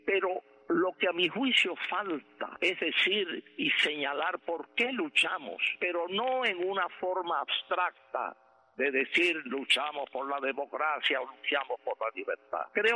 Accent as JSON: {"language": "Spanish", "country": "Cuba", "said": "tú te diriges a mi pueblo cubano, donde quiera que te encuentres, sea dentro de nuestra isla esclavizada o en el exilio o en cualquier parte del mundo"}